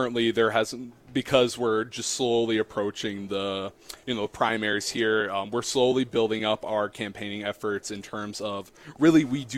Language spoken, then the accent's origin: English; Eagle Point, Wisconsin, United States; I was born and raised in Chippewa County, and, you know, I grew up in Eagle Point, you know, really somewhat northern part of the county.